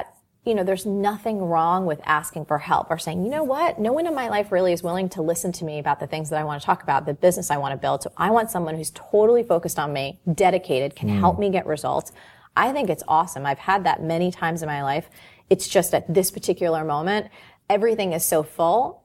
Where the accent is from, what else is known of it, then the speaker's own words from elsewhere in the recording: New Jersey, United States; I mean, like, I'm from New Jersey.